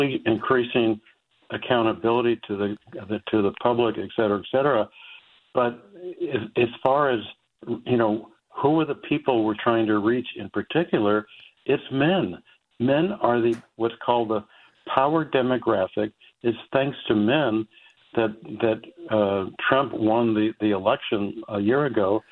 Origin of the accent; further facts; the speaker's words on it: Colorado, United States; I should mention I grew up in Colorado